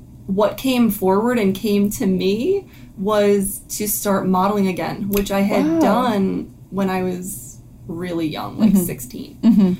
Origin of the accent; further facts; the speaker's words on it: Pennsylvania, United States; So I was raised in Bucks County, Pennsylvania.